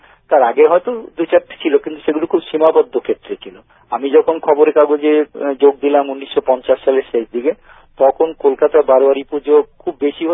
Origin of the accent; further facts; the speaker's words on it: Khulna, Khulna Division, Bangladesh; moved away; আমি খুলনা শহরে জন্মেছি এবং দীর্ঘদিন আমি খুলনা শহরে বসবাস করেছি দেশ বিভাগ পর্যন্ত।